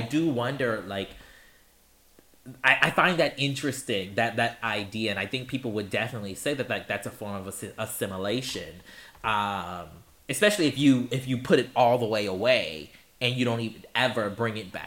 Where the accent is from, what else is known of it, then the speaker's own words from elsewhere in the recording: Charleston, South Carolina, United States; So I'm from Charleston, South Carolina. Folks from Charleston speak a particular way. Shout out to the Gullah Geechee people, you know, in the area, right?